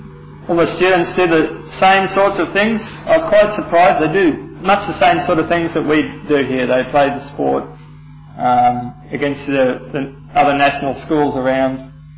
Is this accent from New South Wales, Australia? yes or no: no; Brisbane, Queensland, Australia; I come from Queensland, grew up in Brisbane